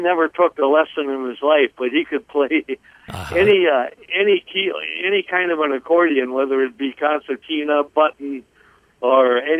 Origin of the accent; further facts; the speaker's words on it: Appleton, Wisconsin, United States; No, we were born and raised in Appleton, Wisconsin, Iowa.